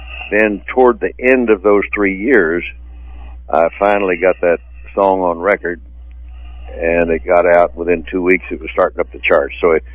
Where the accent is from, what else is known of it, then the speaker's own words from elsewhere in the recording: Missouri, United States; to this ranch where I grew up in Missouri.